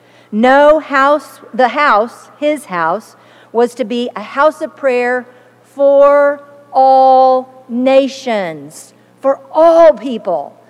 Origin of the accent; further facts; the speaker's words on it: Tonkawa, Oklahoma, United States; two boys from my hometown of Tonkawa